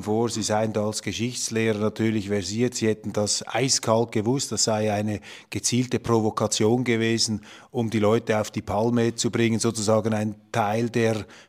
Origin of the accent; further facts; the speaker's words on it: Switzerland; Als Schweizer halte ich hier einfach dokumentarisch fest, was das Thema ist.